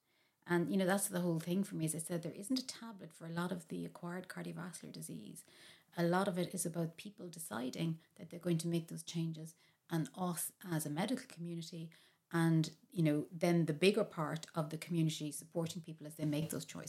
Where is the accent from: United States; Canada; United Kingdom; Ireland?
Ireland; I feel strongly that there are things we do really well as Irish people, and that's something we need to call out.